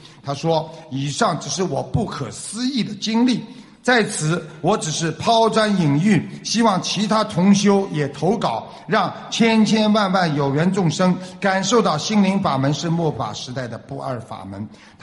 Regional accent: China; 我们大陆人叫洗澡，他叫冲凉

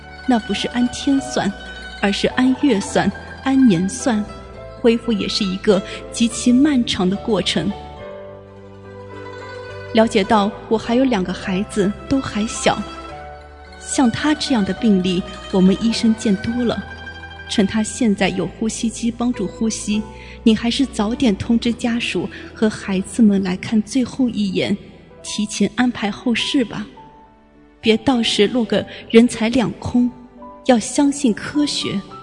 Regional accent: Hubei, China; now in Zhengzhou, China; 由于我老家是湖北的，在郑州没有亲戚

